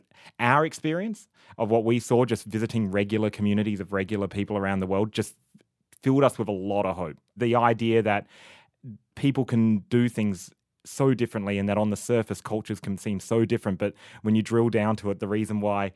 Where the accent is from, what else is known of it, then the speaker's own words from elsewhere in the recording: Australia; And we're from Australia.